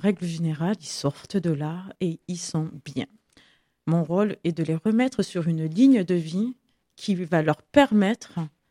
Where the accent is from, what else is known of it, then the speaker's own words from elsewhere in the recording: Mornas, Provence-Alpes-Côte d'Azur, France; Je viens de Mornas.